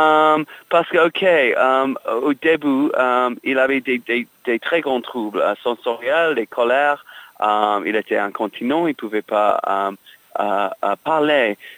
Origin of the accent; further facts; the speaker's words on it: England, United Kingdom; French is a second language; now in Texas, United States; Oui, je suis anglais par naissance et élevage, mais oui, j'habite aux États-Unis, au Texas, et mon fils était né là.